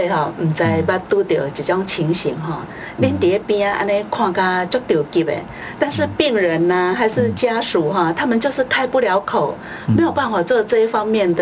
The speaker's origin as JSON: {"language": "Chinese", "country": "China", "said": "我是觉得说我们中国人呢，比较闭塞一点"}